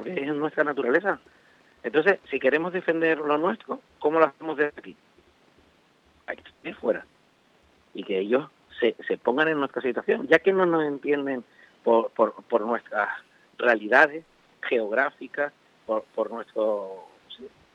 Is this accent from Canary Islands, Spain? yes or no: yes; Canary Islands, Spain; nuestra situación geográfica y nuestra realidad insular como somos los canarios.